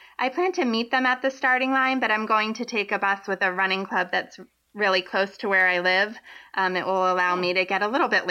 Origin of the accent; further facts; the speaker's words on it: Harwich, Massachusetts, United States; I grew up on Cape Cod, and I did do two of my long training runs down there because there wasn't snow on the ground when we had snow around Boston.